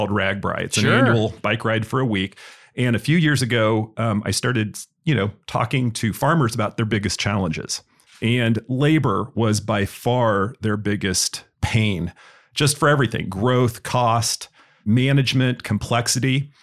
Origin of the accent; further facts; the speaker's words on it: Indiana, United States; also born or lived in San Francisco; No, I grew up in Indiana, Indiana University graduate, and then I kind of hightailed it to San Francisco, California with Oracle.